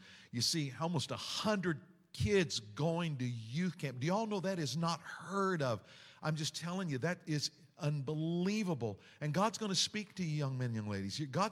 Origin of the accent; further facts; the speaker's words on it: Kansas, United States; I was raised in Kansas, and I'd work on farms